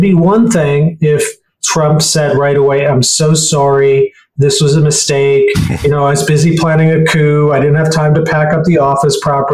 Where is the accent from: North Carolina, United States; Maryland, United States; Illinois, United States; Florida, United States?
Illinois, United States; Chicago; I mean, you know, I grew up in Chicago. I've never heard of even that kind of vote fraud.